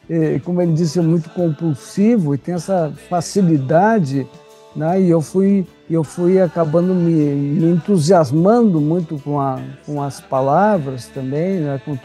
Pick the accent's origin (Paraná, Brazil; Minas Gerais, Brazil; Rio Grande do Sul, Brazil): Rio Grande do Sul, Brazil; Pelotas; moved away as an adult; also born or lived in Porto Alegre / Rio de Janeiro; Quando a gente foi para Porto Alegre, saímos de Pelotas, fomos para Porto Alegre fazer faculdade de engenharia.